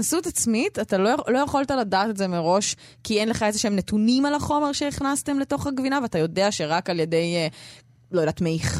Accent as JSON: {"language": "Hebrew", "region": "Northern Israel", "country": "Israel", "said": "אני מהצפון במקור, לא להפחיד אותי עם לנסוע צפונה."}